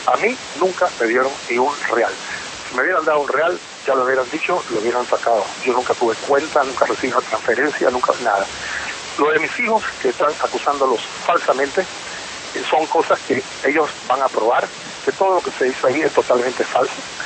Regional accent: Panama; Yo soy el único panameño que no ha sido notificado ni imputado.

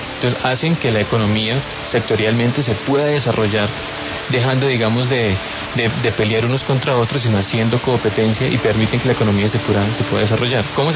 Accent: Colombia; Aquí en Colombia nosotros tenemos un gran potencial por la posición geoestratégica de nuestro país

